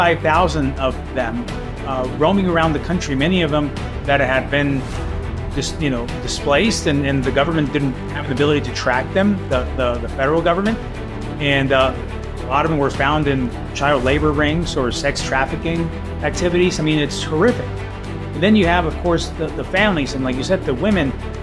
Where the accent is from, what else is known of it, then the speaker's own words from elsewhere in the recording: Tucson, Arizona, United States; my family moved to the United States in the early 90s when I was 11. And I have 2 younger sisters. We grew up in Tucson on the east side. And that's where my parents raised us.